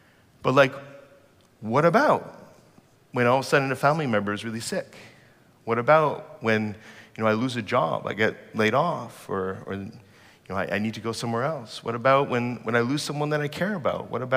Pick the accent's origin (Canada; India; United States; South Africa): Canada; I'm a Canadian, you know, being impolite is like a cardinal sin for us, right?